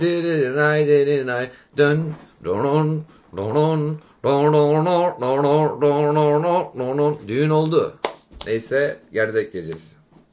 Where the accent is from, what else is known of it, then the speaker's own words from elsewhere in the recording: Salihli, Manisa, Turkey; Abi doğma büyüme Salihli'nin trolde yardımcı olabileceğim bir şey varsa buradayım.